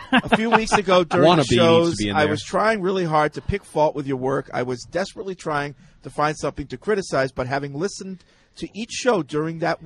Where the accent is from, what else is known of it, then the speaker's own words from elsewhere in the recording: Boston, Massachusetts, United States; I'm originally from Boston.